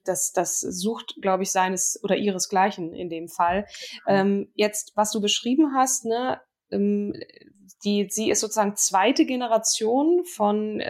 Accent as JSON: {"language": "German", "country": "Germany", "said": "Ich bin Deutsche."}